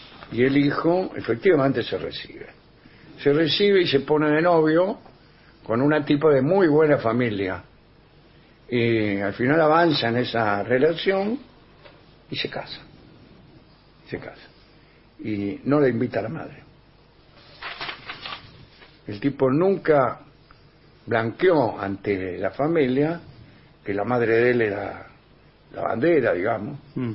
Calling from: Calchaquí, Santa Fe, Argentina; de Calchaquí, Santa Fe. Los escucho de vez en cuando

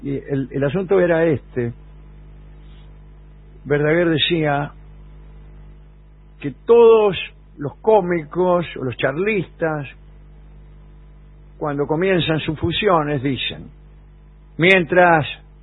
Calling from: Resistencia, Chaco, Argentina; de Resistencia.

